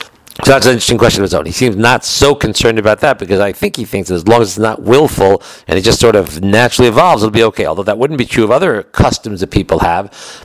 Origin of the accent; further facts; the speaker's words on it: United States; But I'm an American, so I should have used an American accent.